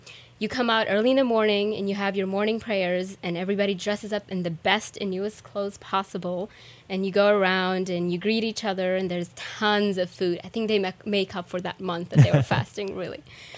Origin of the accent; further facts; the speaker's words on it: Afghanistan; I grew up in Afghanistan, and there during the Eid day, no, the kids are never home.